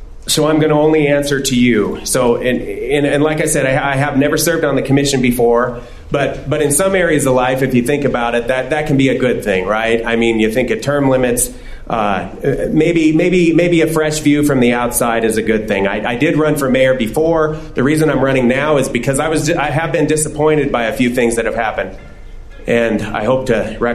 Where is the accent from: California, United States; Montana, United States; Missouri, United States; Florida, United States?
Montana, United States; Billings; now in Bozeman, United States; I was born and raised in Billings. I've lived in Montana all my life. I've been in Bozeman for over 33 years.